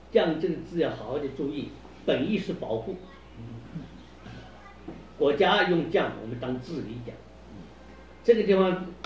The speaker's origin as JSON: {"language": "Chinese", "region": "Tibet", "country": "China", "said": "但是依照我们西藏人大家所传说的"}